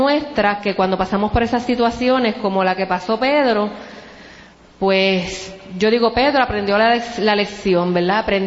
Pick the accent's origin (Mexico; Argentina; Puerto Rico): Puerto Rico; podríamos decir quizás nosotros como acá, como puertorriqueños.